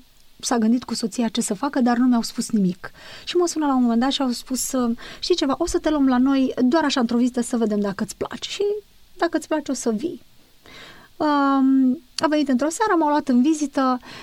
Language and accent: Romanian; Romania; Nu se poate, vin din România și să n-am unde să stau.